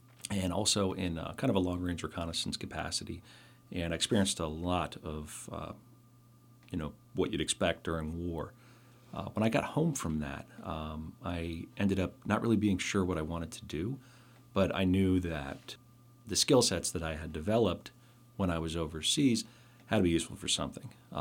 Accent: Pennsylvania, United States; Yeah, so I grew up in the Poconos here in Pennsylvania

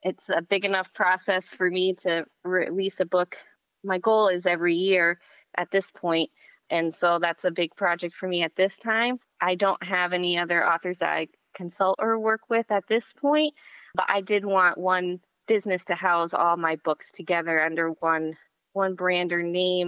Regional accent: Connecticut, United States; moved away as an adult; now in Kalamazoo, United States; I grew up in Connecticut, and my husband's from Massachusetts, and he went on to pursue his graduate work at Western Michigan University. So after graduating college, we moved out here to Michigan.

